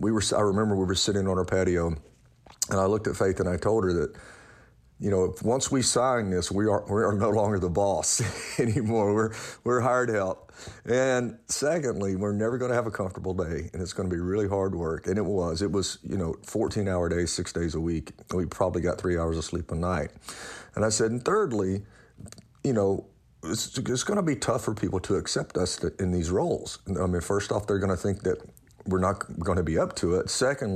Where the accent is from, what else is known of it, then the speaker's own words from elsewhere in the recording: Louisiana, United States; I grew up in Louisiana, remember, and sort of, you know, in a rural community, which was a beautiful and great community.